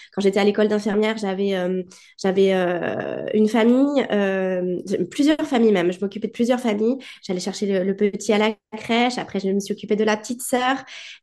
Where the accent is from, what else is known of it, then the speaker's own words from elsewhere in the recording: Brittany, France; now in Saint-Jean-de-Luz, France; j'ai 33 ans, je suis bretonne et j'habite au Pays Basque, à Saint-Jean-de-Luz.